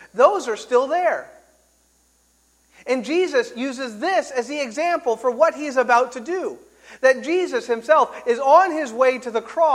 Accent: Missouri, United States; Well, at least where I was growing up in Missouri, we'd get a gentle breeze like that.

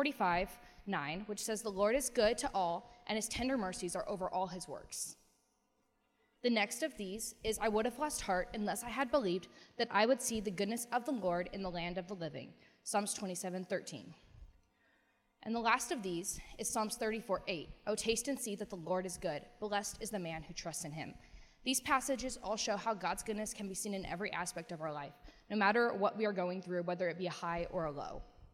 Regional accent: Wichita, Kansas, United States; I'm from Wichita, Kansas.

